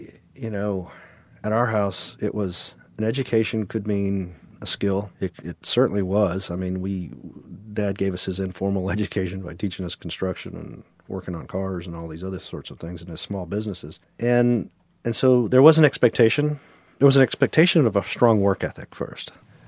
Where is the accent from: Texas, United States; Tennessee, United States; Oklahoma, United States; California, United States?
Texas, United States; Corpus Christi; I love telling everyone that I grew up on Milo Street and Morgan Avenue.